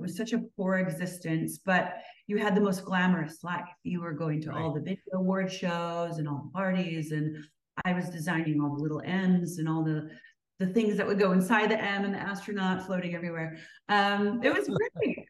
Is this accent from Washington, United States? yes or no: no; Minneapolis, Minnesota, United States; I grew up in Minneapolis, Minnesota.